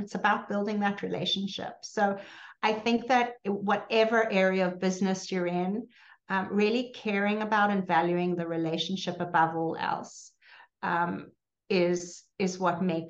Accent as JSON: {"language": "English", "country": "South Africa", "tie": "born or raised there", "said": "I grew up in South Africa during the inequality and strange ugliness of the apartheid regime."}